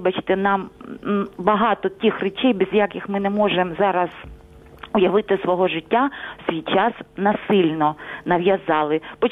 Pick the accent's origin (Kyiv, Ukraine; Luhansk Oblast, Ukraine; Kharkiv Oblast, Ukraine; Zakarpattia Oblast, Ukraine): Luhansk Oblast, Ukraine; Вітаю, я з Луганщини.